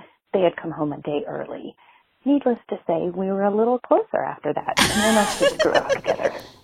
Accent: Raleigh, North Carolina, United States; I'm from Raleigh, and I have a neighbor story.

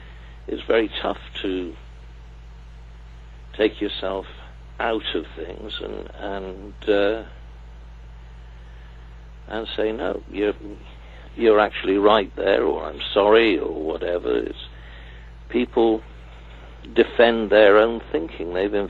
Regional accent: Cardiff, Wales, United Kingdom; having been born and bred in Cardiff

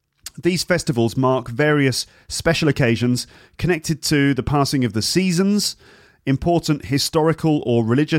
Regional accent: England, United Kingdom; I'm from England

